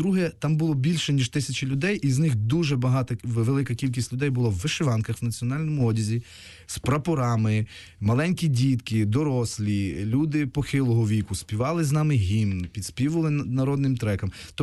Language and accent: Ukrainian; Zakarpattia Oblast, Ukraine; Я коли приїжджаю, я намагаюся знайти когось з Закарпаття, оскільки я з Закарпаття.